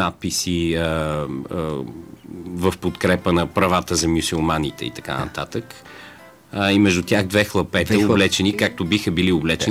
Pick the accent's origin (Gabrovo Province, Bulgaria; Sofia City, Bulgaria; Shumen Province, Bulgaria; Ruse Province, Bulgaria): Sofia City, Bulgaria; Sofia; now in London, United Kingdom; Естествено, роден съм в София, тук съм израсъл, не живея тук от години, но естествено съм свързан с София и България като цяло. Лондон съм избрал за свой дом.